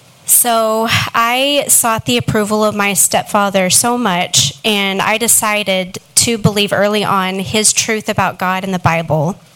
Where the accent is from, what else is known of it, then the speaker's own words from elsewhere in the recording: Fort Worth, Texas, United States; I'm from Fort Worth. I grew up with divorced parents.